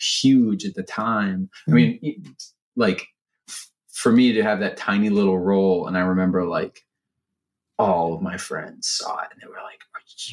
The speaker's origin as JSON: {"language": "English", "region": "East Coast", "country": "United States", "said": "I'm from the East Coast originally."}